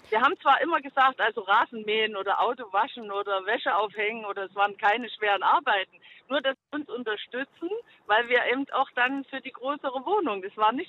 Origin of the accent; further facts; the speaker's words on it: East Germany, Germany; ich bin jetzt selber 60, haben jetzt dafür gekämpft und ich komme auch aus dem Osten.